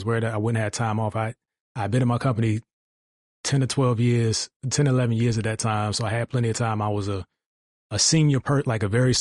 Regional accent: Virginia, United States; now in Dallas, United States; I'm from the Hampton Roads area of Virginia.

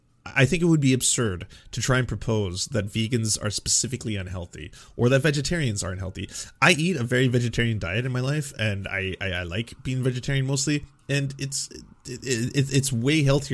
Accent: Canada; See, okay, so as a Canadian, we didn't really hear diabetes said that way.

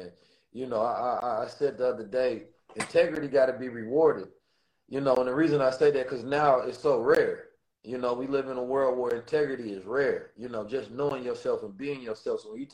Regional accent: Oakland, California, United States; growing up in Oakland, it definitely encoded me and ingrained me with the experiences, the knowledge, the wisdom, and the understanding of who I am

